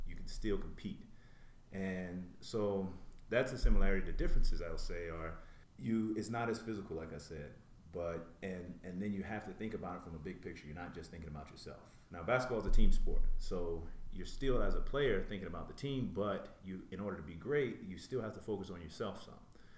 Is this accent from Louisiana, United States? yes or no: no; East Point, Georgia, United States; also born or lived in Houston; I'm originally from Atlanta, Georgia. Was born in Houston, but I call Atlanta home. I grew up in East Point, suburb of Atlanta.